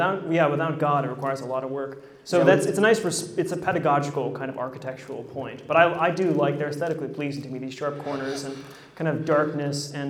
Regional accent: Buffalo, New York, United States; Well, I grew up in Buffalo, New York

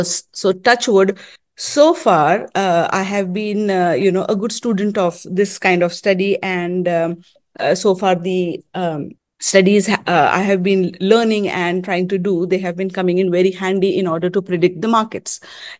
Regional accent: California, United States; As I said, I'm from Bay Area, so that would make me a techie person, a computer science and working in the corporate and all that stuff.

